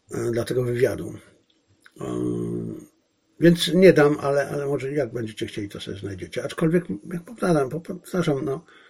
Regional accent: Zabrze, Silesian Voivodeship, Poland; Moją małą ojczyzną jest Zabrze.

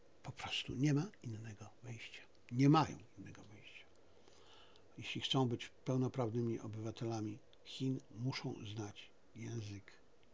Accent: Silesian Voivodeship, Poland; Ja jestem Ślązakiem, ja jestem również Lwowiakiem po części, bo część mojej rodziny przyjechała ze Lwowa do Śląsku, na Śląsk, ja się tam urodziłem, ale czuję ogromny związek zarówno ze Śląskiem, jak i z Lwowem.

